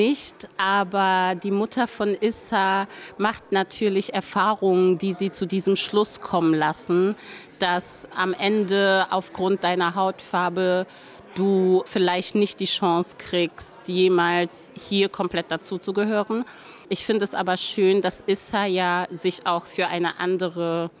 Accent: Germany; Ich glaube, dass es wichtig für uns als Deutsche ist, uns mit all unserer Vergangenheit zu beschäftigen.

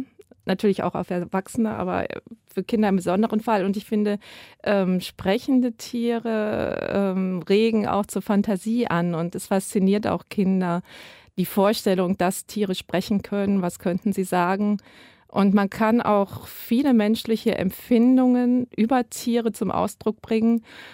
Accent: Cologne, North Rhine-Westphalia, Germany; Wir sind ja alles Kölner. Wir sind Kölner Autorinnen, wir leben alle hier.

